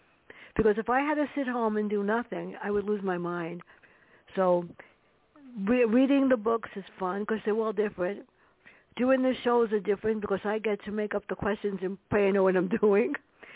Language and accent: English; New York, United States; It's about our life growing up in the South Bronx.